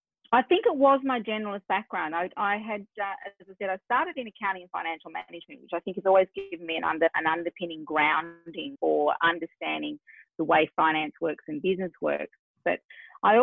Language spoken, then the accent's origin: English; Australia; accent: Australian; my funny accent obviously is Australian, and I'm very proudly of Australian.